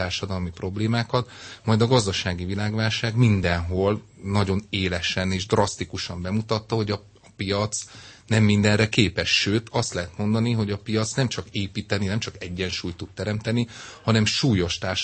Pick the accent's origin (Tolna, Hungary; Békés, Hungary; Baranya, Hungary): Baranya, Hungary; Pécs; now in Budapest, Hungary; Tehát én is Pécsről vagyok, de itt élek Budapesten